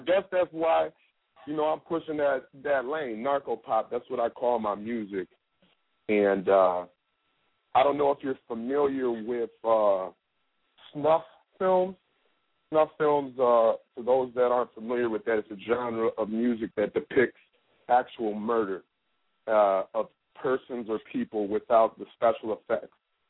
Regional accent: Lansing, Michigan, United States; now in Washington, United States; I live out here actually in D.C., but I'm from Michigan. I'm from Lansing, Michigan.

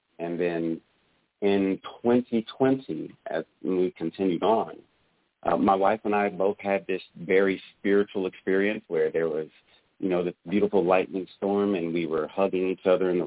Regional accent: Oakland, California, United States; so I was born in Oakland, California in 1984, and that was at a time where that area was essentially an urban war zone.

